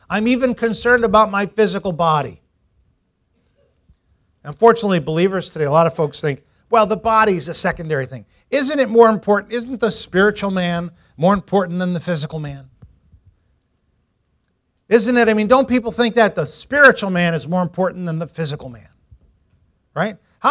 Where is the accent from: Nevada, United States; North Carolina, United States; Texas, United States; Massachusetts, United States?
Massachusetts, United States; Agawam; Now, I grew up in Agawam, Massachusetts, played Little League from the time I could remember.